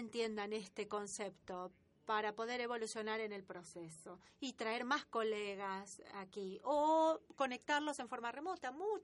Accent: North Macedonia; Spanish is a second language; vengo de Macedonia

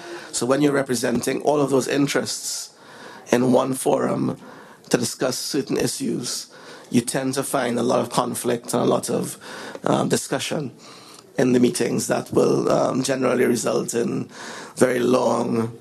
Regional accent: Trinidad & Tobago; I'm from the Caribbean, by the way, Trinidad and Tobago.

